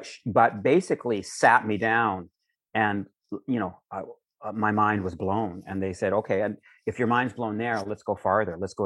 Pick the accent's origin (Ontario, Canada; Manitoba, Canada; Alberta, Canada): Alberta, Canada; Calgary; growing up in Calgary, where I was considered an FAG for wearing anything that wasn't cowboy boots and chased down the street.